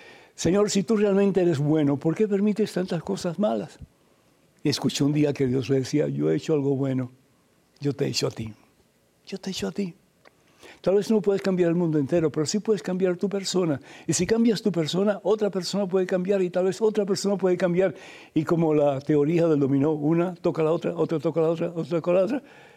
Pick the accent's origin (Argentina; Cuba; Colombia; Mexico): Cuba; cuando era niño en mi país natal, que es Cuba